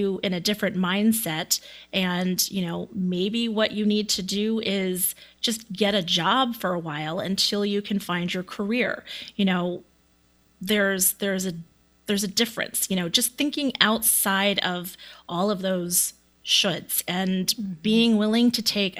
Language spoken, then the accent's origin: English; East Coast, United States; And, you know, I grew up on the East Coast and, you know, I feel like it seems like there's a lot more, you know, traditional ties that happen on the East Coast.